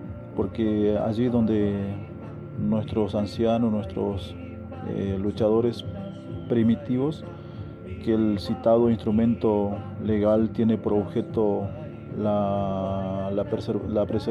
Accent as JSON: {"language": "Spanish", "town": "La Lomita", "region": "Formosa", "country": "Argentina", "lives_now": "Ingeniero Juárez, Argentina", "said": "del pueblo Pilagá. Yo soy de La Lomita, kilómetro 14. Actualmente estoy acá en Ingeniero Juárez"}